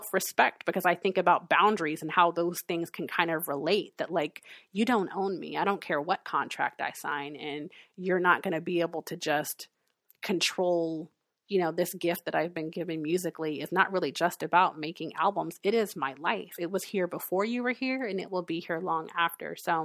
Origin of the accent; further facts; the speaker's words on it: California, United States; also born or lived in New York; being from New York, growing up in California, going to a HBCU, having vitiligo